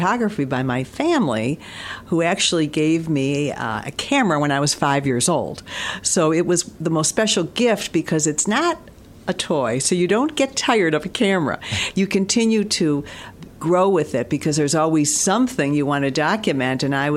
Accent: Detroit, Michigan, United States; So I think growing up in Detroit with all of the great musical talent that we had was just a way for me to say, this is what I want to do forever

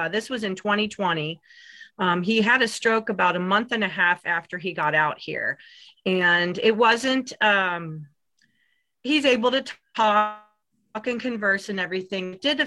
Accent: Cincinnati, Ohio, United States; I was born and raised in Cincinnati, lived in Deer Park and then Anderson Township, lived there for most of my life from 12 to 18, and went to Anderson High School.

